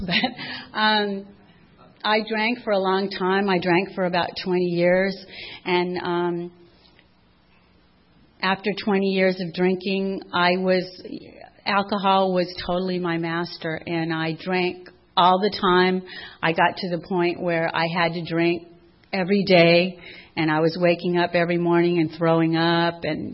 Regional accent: San Diego, California, United States; I was raised in San Diego, and my dad is a retired police officer, and my mom was a homemaker.

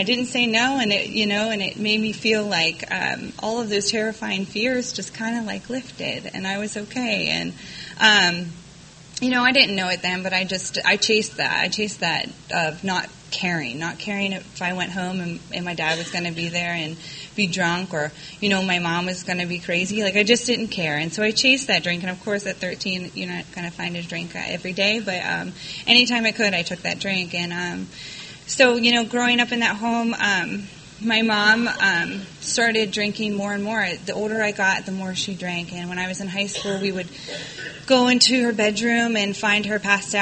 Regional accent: Pennsylvania, United States; I grew up in Pennsylvania, right outside of Pittsburgh, in a small town where everybody knows everybody.

